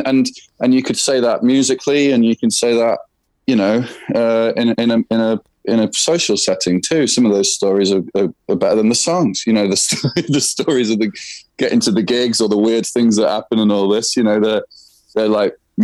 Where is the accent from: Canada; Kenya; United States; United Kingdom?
United Kingdom; England; accent: English; would hear my English accent, and sometimes it was a bit touch and go until I showed them the pictures of what I was doing